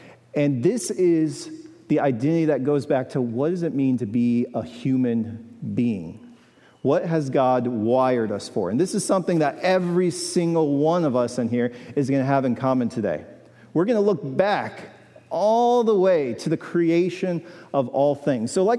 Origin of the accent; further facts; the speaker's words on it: Spring Hill, United States; I grew up in Spring Hill. I've been here my entire life.